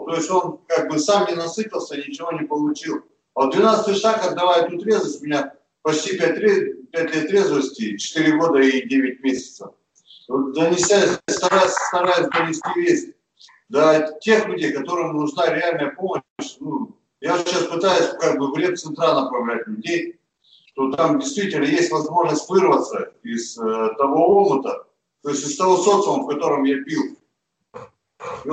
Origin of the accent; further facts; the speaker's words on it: Tulun, Irkutsk Oblast, Russia; Я сюда приехал из Тулуна, издалека.